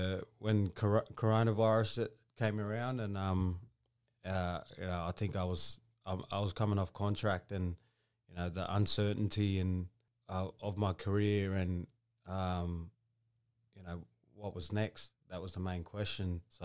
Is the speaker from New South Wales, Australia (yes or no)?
yes; Maxwell, New South Wales, Australia; I was born in Maxwell, small town near the Nambucca Valley on the mid-north coast. And I was born there, and yeah, I ended up growing up with me and my brother and our grandparents. So we moved from Maxwell